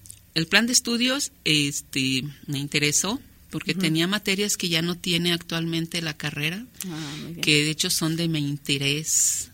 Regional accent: Zacatecas, Mexico; born or raised there; also born or lived in Irapuato

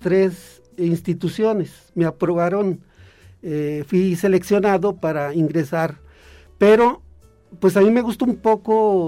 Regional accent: Loreto, Zacatecas, Mexico; also born or lived in Aguascalientes; yo soy de Loreto, Zacatecas, uh-huh, y estudié la secundaria y la preparatoria aquí en la ciudad de Aguascalientes

